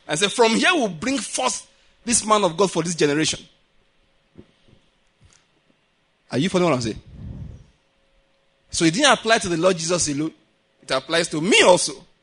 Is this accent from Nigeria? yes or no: yes; Nigeria; There is a reason why I'm a Nigerian. There's a reason why I'm a black man.